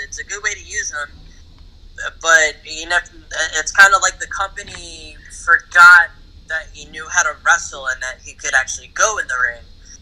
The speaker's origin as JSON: {"language": "English", "town": "Brooklyn", "region": "New York", "country": "United States", "said": "because where I'm located and Rich too, I think we're all from Southern Brooklyn."}